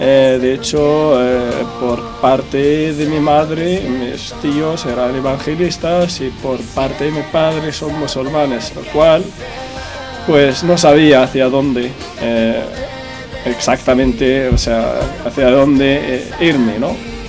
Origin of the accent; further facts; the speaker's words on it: Algeria; como había dicho Raquel, soy de Argelia. Bueno, se puede decir que me he criado bajo unas creencias musulmanas